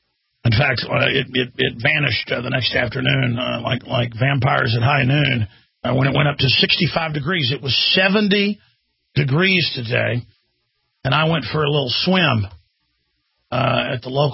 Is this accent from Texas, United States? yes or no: yes; Dallas, Texas, United States; because I grew up in Dallas where 4 or 5 times a year, it would ice up all over the highways and learn how to drive on it.